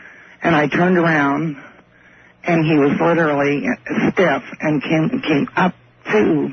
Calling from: Lincoln, Nebraska, United States; I'm calling from Lincoln, Nebraska, and I'm listening to you at KFAB.

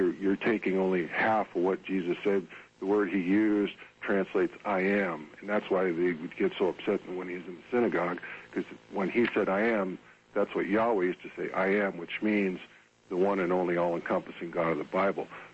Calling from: Oregon, United States; Hi, I'm calling from Oregon.

